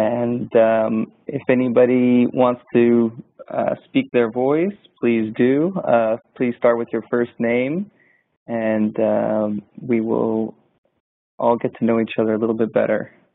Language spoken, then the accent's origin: English; California, United States; born there; I was born in Southern California in 1986.